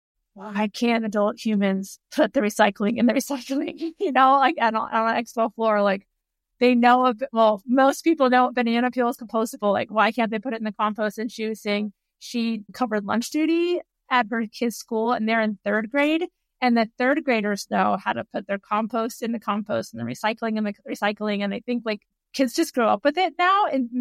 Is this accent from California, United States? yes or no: yes; California, United States; I grew up in California, and she took us to like a beach cleanup, and she was like super hippie.